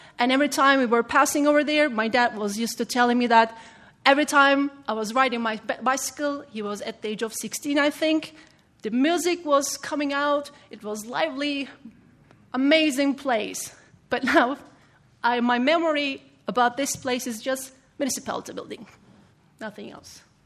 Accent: Varosha, Famagusta District, Cyprus; I grew up in Varosha, but other part of the Varosha, over the curtain.

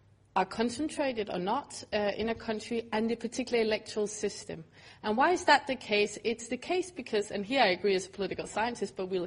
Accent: Denmark; It's a source of great jealousy from my home country of Denmark that they found so much oil.

